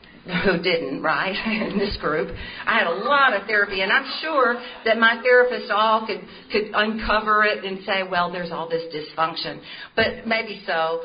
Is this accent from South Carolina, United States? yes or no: yes; Greenville, South Carolina, United States; born there; I was born in 1952 in Greenville, South Carolina.